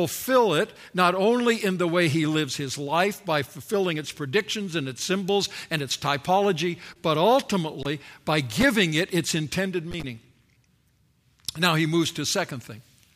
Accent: Canada; now in United States; I was brought up in Canada and now, of course, living in the United States

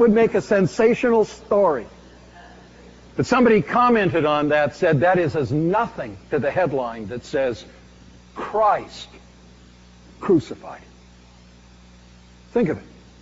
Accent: Canada; As a Canadian, I'm a non-American.

